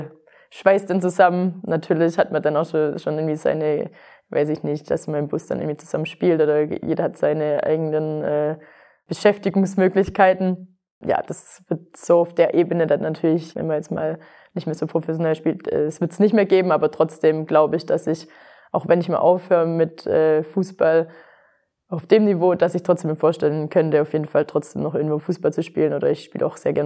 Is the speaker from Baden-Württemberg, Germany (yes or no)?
yes; Baden-Württemberg, Germany; auf ganz lange Sicht weiß ich ja, dass es meine Heimat ist sozusagen. Und dann geht es schon auch mal zu gucken, okay, kann man irgendwo rund um Stuttgart sesshaft werden?